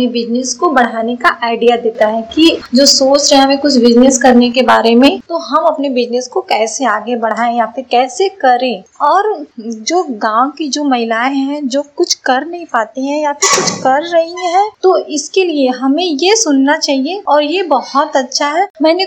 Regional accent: Varanasi, Uttar Pradesh, India; और मैं बनारस की रहने वाली हूँ

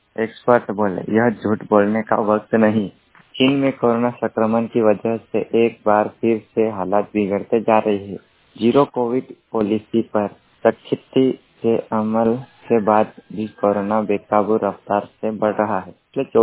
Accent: Anjada, Madhya Pradesh, India; बड़ानी जिले के ग्राम पंचायत अंजाड़ा का निवासी हूँ।

